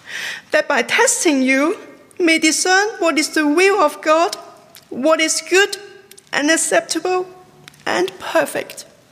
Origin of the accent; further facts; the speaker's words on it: Hong Kong; from Hong Kong. It's my privilege to be in St. John's.